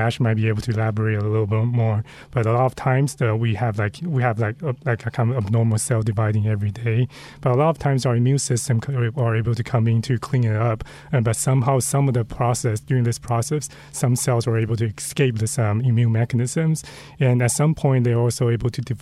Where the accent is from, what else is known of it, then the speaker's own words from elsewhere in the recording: Taiwan; moved away as an adult; now in United States; I grew up in Taiwan, and I came to the U.S. after college and basically stayed in the West Coast and then East Coast in Texas